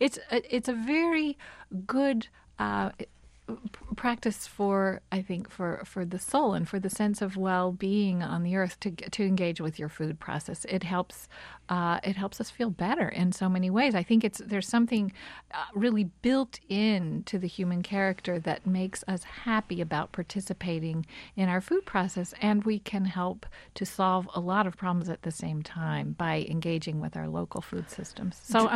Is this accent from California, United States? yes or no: no; Kentucky, United States; I often meet people who think that because I'm from Kentucky, I might be a backward person.